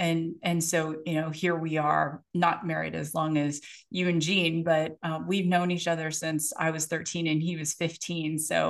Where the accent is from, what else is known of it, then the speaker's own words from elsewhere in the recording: Canada; I'm Canadian, so I'll go back and forth Canadian, to metric